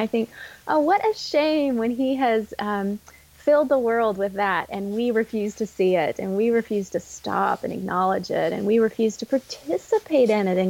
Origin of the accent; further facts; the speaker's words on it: Texas, United States; I grew up in Texas, and I don't know how many of your listeners might relate to this, but even as a child, I never felt quite like I belonged there.